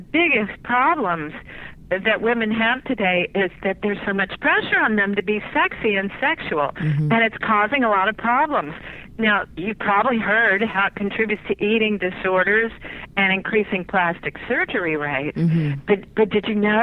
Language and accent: English; Louisiana, United States; now in California, United States; I'm from Louisiana originally. I'm a Southern woman.